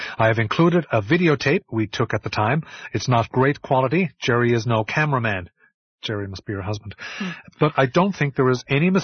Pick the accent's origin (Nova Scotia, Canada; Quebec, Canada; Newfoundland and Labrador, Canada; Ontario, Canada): Newfoundland and Labrador, Canada; You think just because I'm from Newfoundland, I know everybody there?